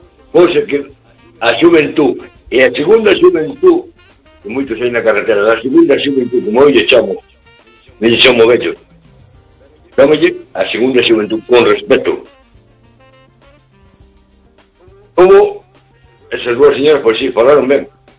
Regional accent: Pontevedra, Galicia, Spain; Soy de Pontevedra

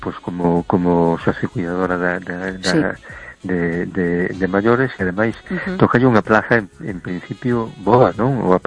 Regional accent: A Coruña, Galicia, Spain; de Coruña.

